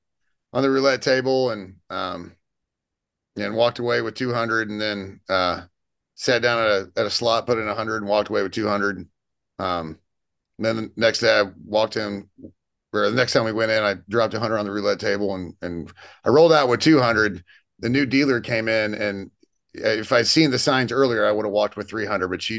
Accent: Texas, United States; I'm just from Texas.

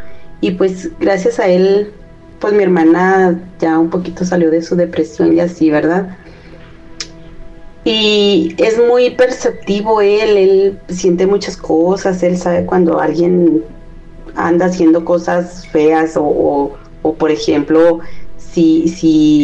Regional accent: Durango, Mexico; ¿Qué creen que en diciembre fui a mi tierra natal, a Durango

